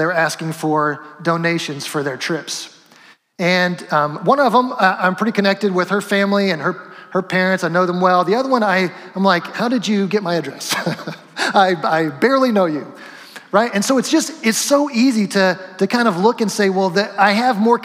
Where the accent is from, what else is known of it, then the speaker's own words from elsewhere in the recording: Cicero, Indiana, United States; Are you from like Arcadia, Indiana, that area? I was like, yeah, Cicero.